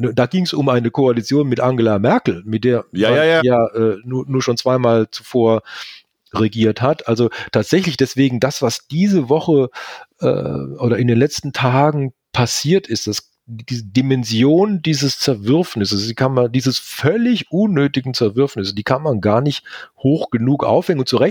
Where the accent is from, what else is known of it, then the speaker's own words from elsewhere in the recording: Baden-Württemberg, Germany; Ich komme ja aus Baden-Württemberg